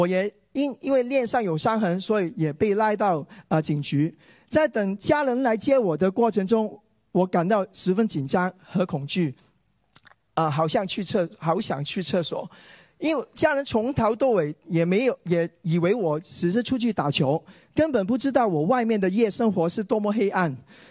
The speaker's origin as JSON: {"language": "Chinese", "country": "Hong Kong", "second_language": "Chinese", "lives_now": "Australia", "said": "我是来自香港的"}